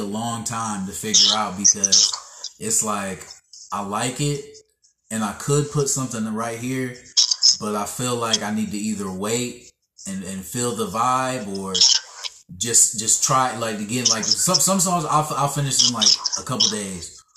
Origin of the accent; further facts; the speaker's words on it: Ohio, United States; Yeah, I'm from Ohio, and when … came out, it was, man, they was rocking, especially Cleveland, all my family from Cleveland.